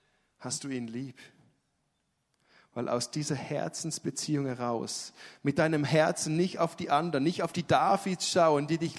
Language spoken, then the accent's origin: German; Switzerland; Ich bin ja auch Schweizer, ich sitze auf meinem Geld.